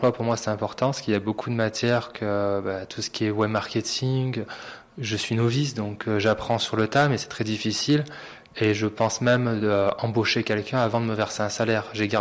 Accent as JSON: {"language": "French", "town": "Gap", "region": "Provence-Alpes-Côte d'Azur", "country": "France", "tie": "born or raised there", "said": "Oui, je suis né à Gap, donc ça fait maintenant 29 ans que j'habite ici."}